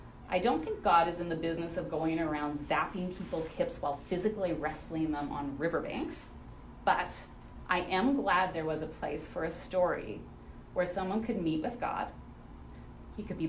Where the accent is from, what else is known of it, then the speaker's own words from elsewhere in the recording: Saskatchewan, Canada; In my hometown, in Saskatchewan